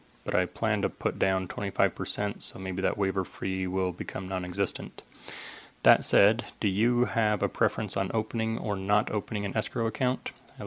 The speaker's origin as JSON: {"language": "English", "town": "North Ogden", "region": "Utah", "country": "United States", "said": "I'm from North Ogden, Utah."}